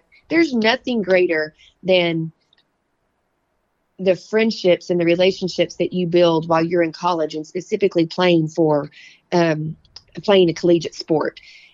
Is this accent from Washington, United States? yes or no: no; Spearman, Texas, United States; I mean, I grew up in Hanford County. You know, I graduated from Spearman.